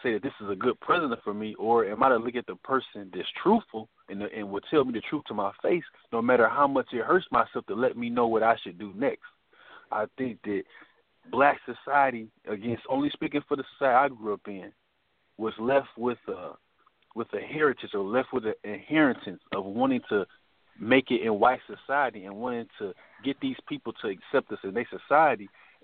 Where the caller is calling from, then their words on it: Virginia, United States; No, this is … I'm calling from Virginia.